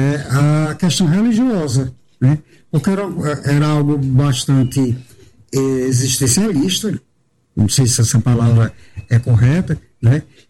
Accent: Mossoró, Rio Grande do Norte, Brazil; now in Natal, Brazil; Coisas que não imaginava encontrar aqui em Natal, como realmente aqui em Natal, para mim, que vinha de Mossoró, eu achava tudo muito devagar.

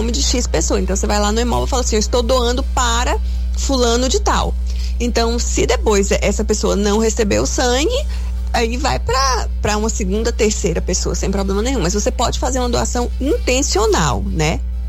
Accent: Guanambi, Bahia, Brazil; eu falo Guanambi porque eu sou de Guanambi, então, né?

